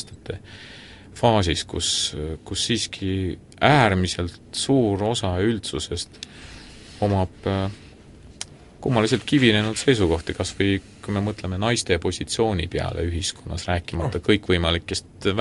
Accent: Finland; Soomes oli suisa üks lemmikkoht, üks 50 kilometri kaugusel meie kodulinnast

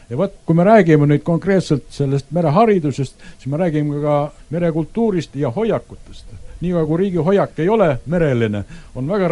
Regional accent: Saare County, Estonia; seal, kus mina kasvasin üles Saaremal

